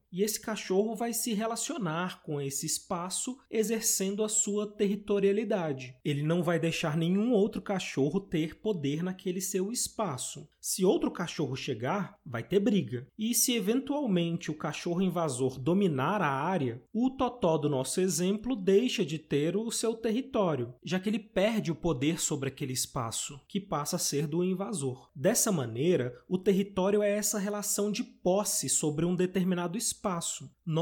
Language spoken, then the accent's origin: Portuguese; Brasília, Federal District, Brazil; moved away as an adult; Eu mesmo já faz quase uma década que me mudei de Brasília, que foi a cidade onde eu nasci e vivi a maior parte da minha vida.